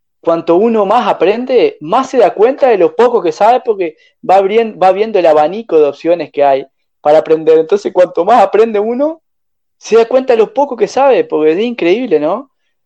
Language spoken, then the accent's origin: Spanish; Uruguay; soy uruguayo y pensaban que no estaba en Chile.